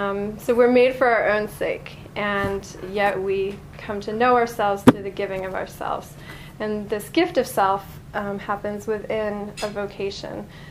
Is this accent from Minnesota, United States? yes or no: no; Vermont, United States; also born or lived in Ohio; I grew up in Vermont and spent some time in Ohio